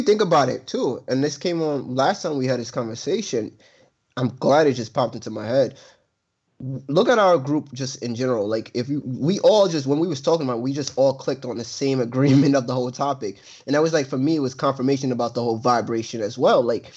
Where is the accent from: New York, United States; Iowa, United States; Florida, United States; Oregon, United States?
New York, United States; Buffalo; from the hospital, from when I was a kid from Buffalo, they flew me to New York City, to get my, to have my eye surgery.